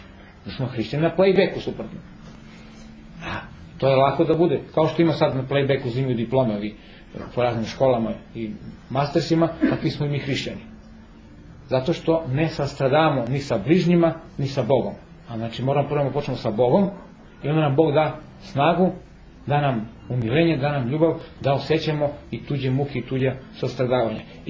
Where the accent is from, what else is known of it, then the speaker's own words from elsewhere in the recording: Serbia; Mi smo takvi Srbi da moramo malo da nas iskušenja dobro izbiju